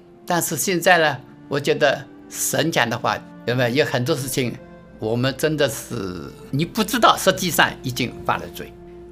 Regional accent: Hong Kong; 因为我是香港来的，我看到香港很多有钱的人家里都不平安

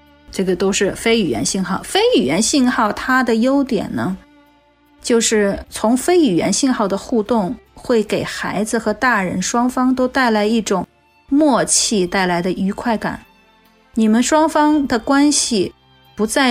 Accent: China; 我们中国人一般会用下意识用一个什么手势啊？

